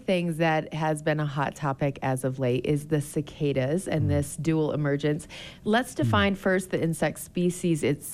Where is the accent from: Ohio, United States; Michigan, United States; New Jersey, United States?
Michigan, United States; Hailing from my home state is Hannah Burak, who works with Michigan State University.